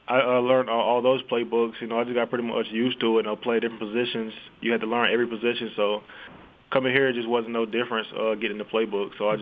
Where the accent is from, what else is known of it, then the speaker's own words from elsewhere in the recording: Rock Hill, South Carolina, United States; Rock Hill, South Carolina.